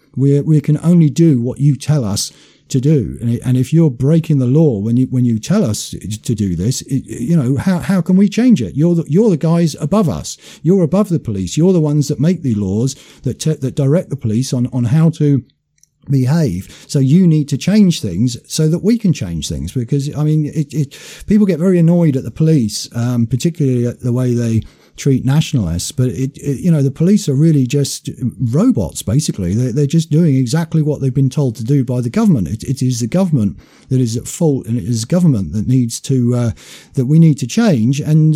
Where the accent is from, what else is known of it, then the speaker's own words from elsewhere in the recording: United Kingdom; these restrictions that we've had go right against the core of all the freedoms that we have as British people